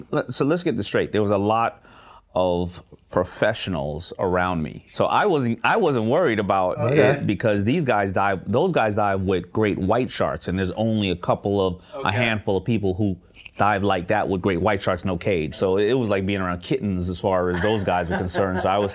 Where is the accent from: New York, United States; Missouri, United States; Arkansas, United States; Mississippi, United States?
New York, United States; but, you know, I grew up in New York, and, you know, we have 300 miles of shoreline.